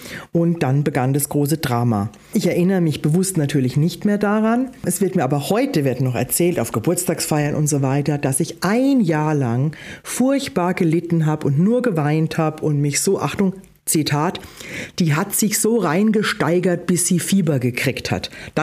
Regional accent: Germany; ich bin im Odenwald groß geworden

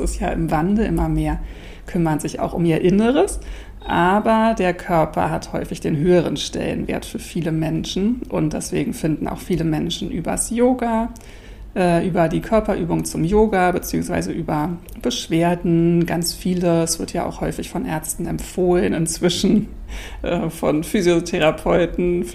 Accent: Berlin, Germany; born there; in Berlin, in meinem Geburtsort, besuche meine Familie und Freunde.

